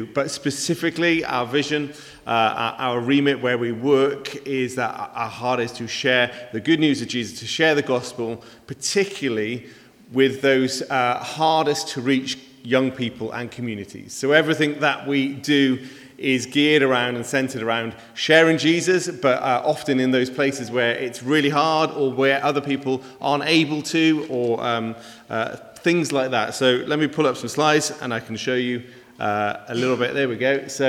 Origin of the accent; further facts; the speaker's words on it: Wales, United Kingdom; also born or lived in Manchester; now in Penarth, United Kingdom; We live over in Penarth. My wife's originally from Swansea. I'm from Mid Wales. Met in Manchester, moved back down to Wales, moved to Cardiff 6 years ago